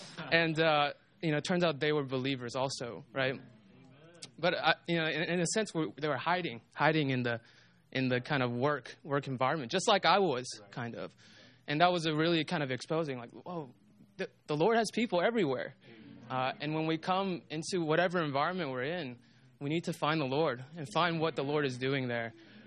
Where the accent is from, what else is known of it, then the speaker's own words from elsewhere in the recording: the South, United States; I grew up in the South. It's a Bible Belt. Everybody's a Christian.